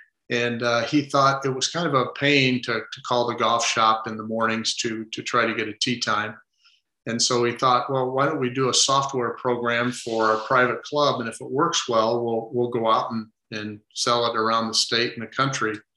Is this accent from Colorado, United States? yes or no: no; Marshalltown, Iowa, United States; Well, I was born in Marshalltown, Iowa, and I grew up, my first 10 or 11 years at Elmwood Country Club.